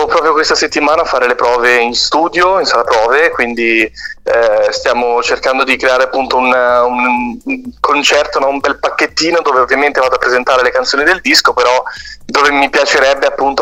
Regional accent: Milan, Lombardy, Italy; partiremo con queste date da Milano, che è la mia città natale, no?

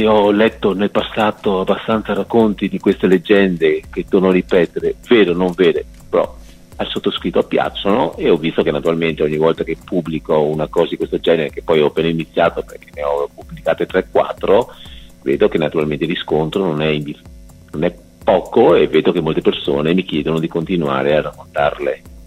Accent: Venice, Veneto, Italy; far ricordare a molti veneziani che ormai hanno dimenticato quali sono le nostre tradizioni

